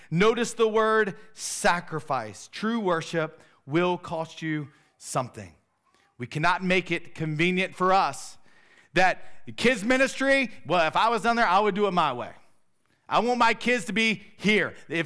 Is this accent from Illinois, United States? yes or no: no; Roanoke Rapids, North Carolina, United States; Growing up in Roanoke Rapids, there was one distinct thing about Roanoke Rapids.